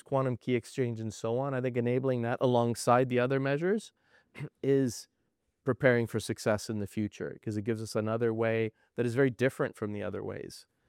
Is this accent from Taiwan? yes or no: no; Canada; I'm from Canada